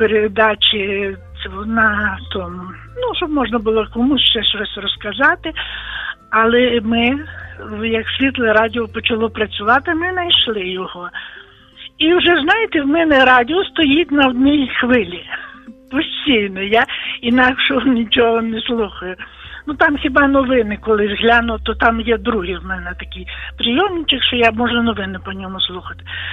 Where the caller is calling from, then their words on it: Volyn Oblast, Ukraine; я з Волині.